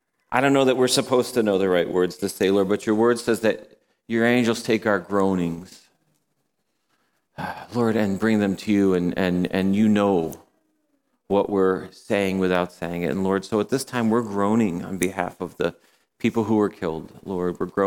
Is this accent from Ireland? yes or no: no; New York, United States; When I was a kid, I grew up in New York State.